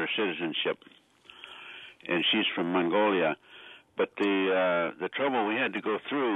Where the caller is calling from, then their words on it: Rockford, Illinois, United States; Yeah, I'm from Rockford, Illinois.